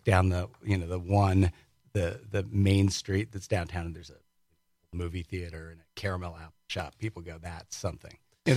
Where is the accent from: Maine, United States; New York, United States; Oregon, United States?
New York, United States; Brooklyn; now in Wisconsin, United States